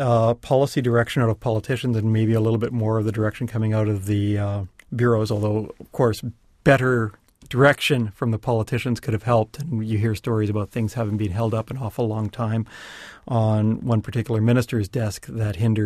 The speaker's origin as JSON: {"language": "English", "country": "Canada", "tie": "born or raised there", "said": "where I grew up in Canada was part of the underlying bedrock was Canadian Shield"}